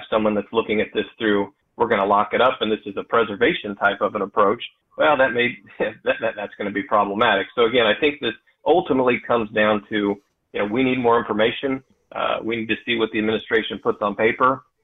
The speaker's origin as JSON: {"language": "English", "region": "the West", "country": "United States", "tie": "born or raised there", "said": "I mean, I grew up in the West, and, you know, and we have every other acre in the West is owned by the federal government."}